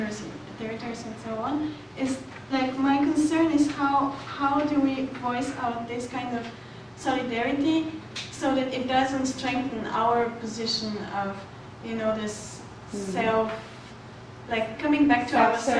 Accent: Bulgaria; now in Dortmund, Germany; I come from Bulgaria. I'm a PhD student here in Dortmund.

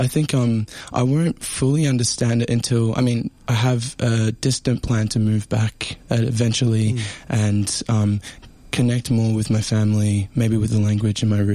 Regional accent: Tasmania, Australia; born there; Yeah, so I was born in Tasmania myself.

